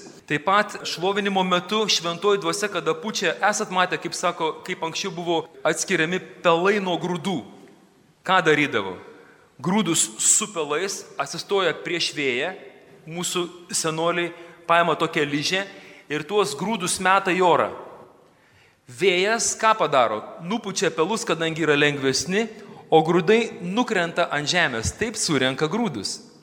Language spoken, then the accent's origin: Lithuanian; Šiauliai, Šiauliai County, Lithuania; aš matau, esu iš Šiaulių